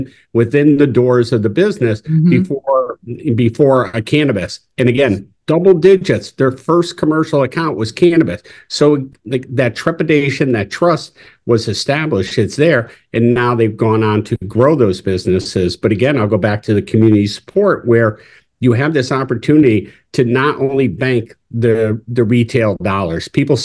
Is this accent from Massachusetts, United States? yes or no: yes; Massachusetts, United States; accent: Massachusetts; I always butcher that name. It's my Massachusetts accent struggles.